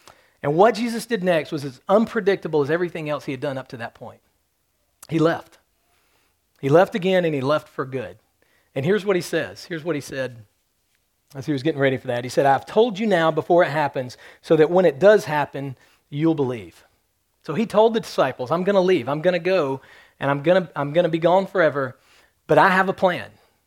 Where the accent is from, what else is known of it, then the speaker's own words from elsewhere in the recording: Alabama, United States; Now, I'm from Alabama, and sometimes being from Alabama, we realize that everybody else aren't quite as smart as we are.